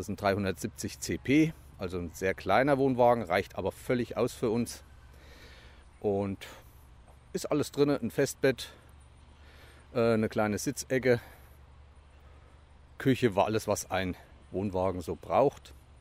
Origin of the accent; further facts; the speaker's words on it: Thuringia, Germany; Nicht wie bei uns in Thüringen, wo man berghoch eine Serpentin und wieder bergrunter eine Serpentin